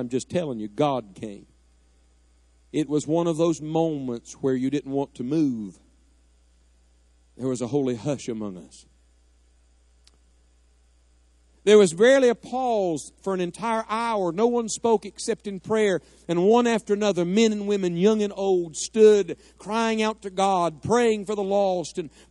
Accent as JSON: {"language": "English", "region": "West Virginia", "country": "United States", "tie": "born or raised there", "said": "Reminds me a lot of my home state of West Virginia, mountainous country and just common people and good folks."}